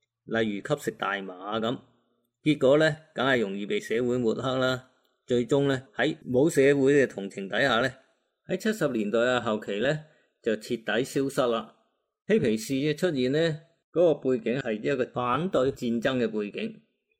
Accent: Guangdong, China; 即是我哋广东人叫嘅扶住个碌啊

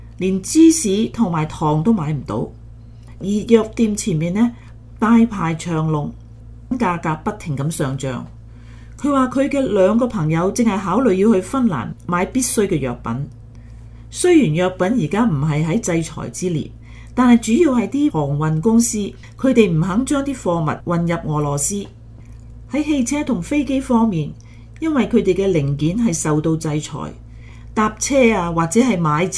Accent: Hong Kong; 作为香港人，我想我们比世界上其他很多人更加能够感同身受

